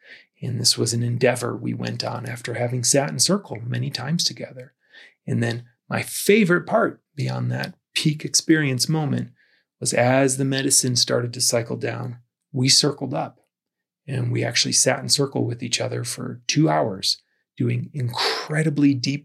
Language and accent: English; Midwest, United States; I'm from the Midwest. Never thought twice about the desert.